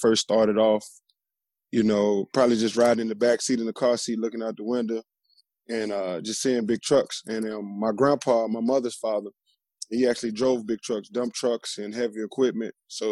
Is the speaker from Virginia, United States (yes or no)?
yes; Richmond, Virginia, United States; also born or lived in Glen Allen; coming up as a kid, I'm from Richmond, Virginia. Right there, I moved from the, I guess you could say, closer to the city, to the northeast side of town, which is Glen Allen